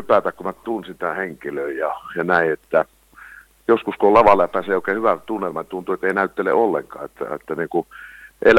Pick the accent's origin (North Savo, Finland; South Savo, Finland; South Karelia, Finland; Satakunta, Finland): South Savo, Finland; Pieksämäki; Mä oon Pieksämäntä kotoisin